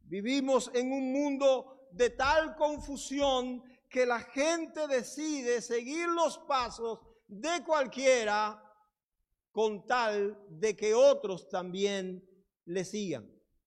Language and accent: Spanish; Dominican Republic; En mi país, la República Dominicana, hay un dicho que usan generalmente los ancianos